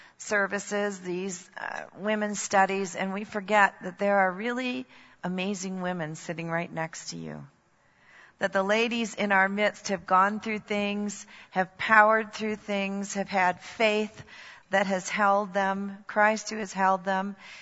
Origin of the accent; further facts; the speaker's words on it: Scotland, United Kingdom; I'm Scottish.